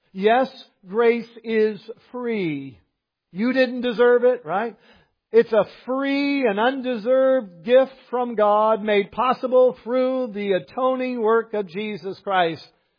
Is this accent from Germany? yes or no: no; Ontario, Canada; I grew up in Eastern Ontario, as I did. Let's imagine I grew up on the edge of the St. Lawrence River, as I did.